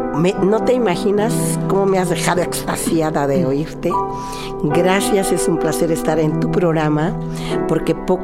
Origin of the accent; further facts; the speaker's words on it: Acapulco, Guerrero, Mexico; moved away as an adult; also born or lived in Iguala; now in Mexico City, Mexico; Criada en Acapulco y estudié también en Acapulco y trabajé en Acapulco. Pero bueno, la necesidad de seguir haciendo historia en nuestra vida, nos venimos hace 40 años aquí a México.